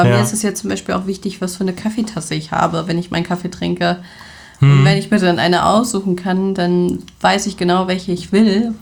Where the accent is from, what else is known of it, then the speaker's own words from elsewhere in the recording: Bavaria, Germany; ich bin ja in Bayern geboren und da war halt noch als Kind sogar richtig Schnee.